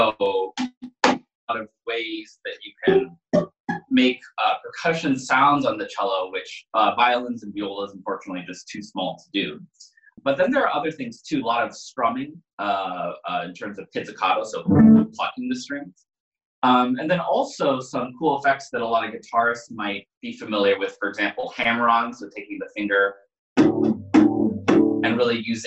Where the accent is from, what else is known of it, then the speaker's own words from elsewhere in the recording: Manistee, Michigan, United States; I grew up in Manistee. Went to school there, but spent a lot of time up at Interlaken and Traverse City